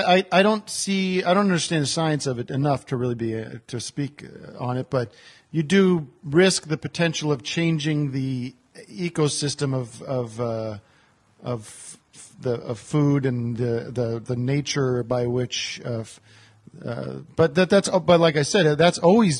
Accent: Brooklyn, New York, United States; Hey, how you doing? I'm from Brooklyn.

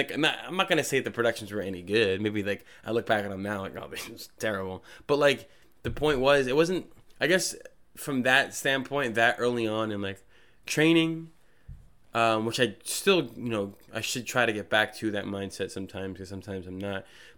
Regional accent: Trenton, New Jersey, United States; Went to Mercer County Community College. In Trenton, where I'm from. I'm originally from Trenton, New Jersey.

